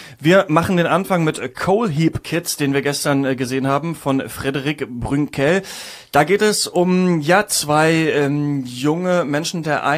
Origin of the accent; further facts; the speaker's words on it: Emmerthal, Lower Saxony, Germany; ich bin ja in Emmertal bei Hameln aufgewachsen, in Niedersachsen. Und da war es auch immer so ein bisschen assi und wir haben das auch als Kinder schon gecheckt.